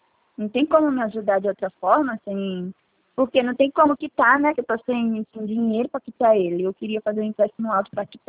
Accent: Araras, São Paulo, Brazil; eu sou de Araras

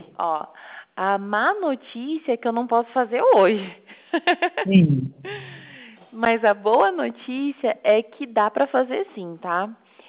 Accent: South Region, Brazil; O meu número é o começo, o DDD é 45. Não se assusta, que eu sou do Sul.

